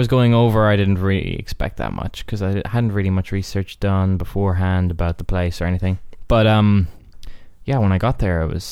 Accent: Ireland; Yeah, because we're Irish, the president doesn't

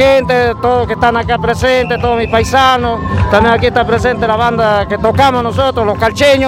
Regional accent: Bolivia; now in La Plata, Argentina; nosotros que somos residentes bolivianos, que estamos acá en La Plata hace años trabajando duramente

